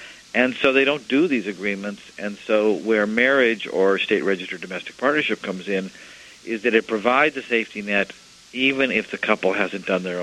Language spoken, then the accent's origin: English; Minnesota, United States; Well, this I'm very fond of because it's my home state.